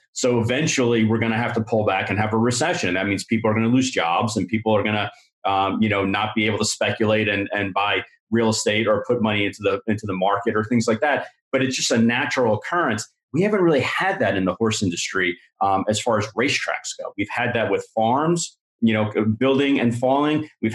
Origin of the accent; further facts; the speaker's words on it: New Jersey, United States; And I grew up right outside of Monmouth Park. You can almost see it from my house.